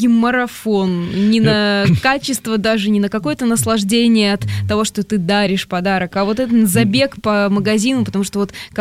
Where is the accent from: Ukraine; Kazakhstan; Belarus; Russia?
Kazakhstan; born there; я родилась в Казахстане.